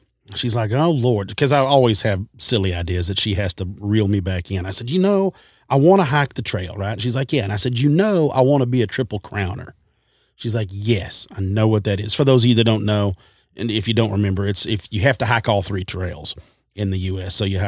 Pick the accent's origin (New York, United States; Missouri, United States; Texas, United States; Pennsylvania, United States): Texas, United States; Well, I'm from Texas. Of course, I've got to take a handgun.